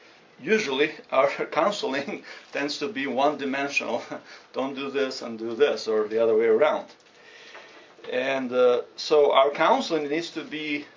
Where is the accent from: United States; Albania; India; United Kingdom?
Albania; I'm from Albania. I'm a pastor of Grace Church Tirana.